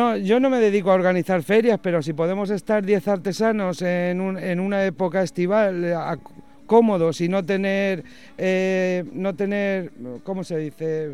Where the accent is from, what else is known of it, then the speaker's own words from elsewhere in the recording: Albacete, Castilla-La Mancha, Spain; normalmente siempre apuesto por Albacete, que es mi tierra, en Navidad